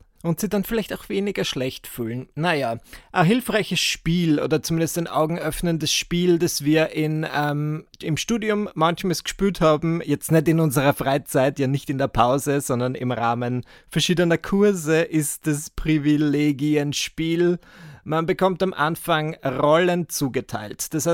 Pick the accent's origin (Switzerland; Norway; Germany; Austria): Austria; Burgenland; Ja, ich bin im Burgenland aufgewachsen, ich war in meinem Dorf, aber nicht sonderlich involviert